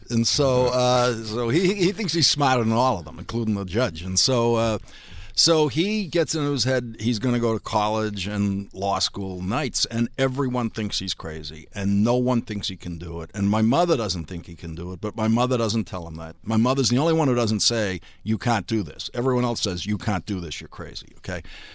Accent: Dorchester, Massachusetts, United States; And so I was growing up in Dorchester, which is the largest

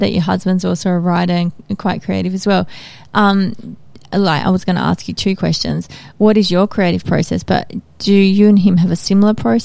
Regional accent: Bayswater, Australia; I grew up in Bayswater and I used to live, it was before everything was built up there. So there was all mud, there was heaps of bush and I love that.

